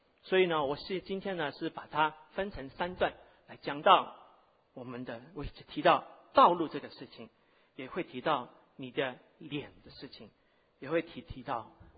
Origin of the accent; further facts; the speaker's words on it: Hong Kong; 其实我小学的时候我一年级的时候我是从香港长大，我一年级的时候开始学英文